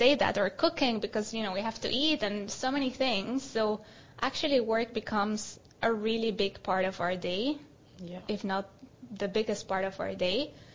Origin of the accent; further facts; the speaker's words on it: Colombia; I would say Colombia because it's my home country